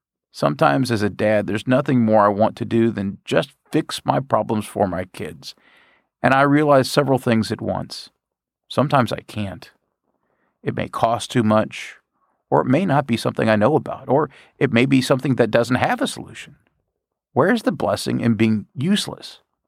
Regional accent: Bowling Green, Kentucky, United States; I want to send my love letter to Bowling Green in that area because I still consider it my hometown.

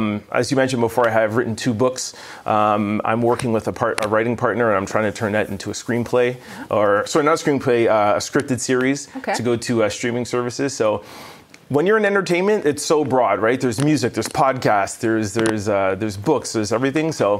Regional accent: Montreal, Quebec, Canada; I was born in LaSalle and I grew up in the West Island.

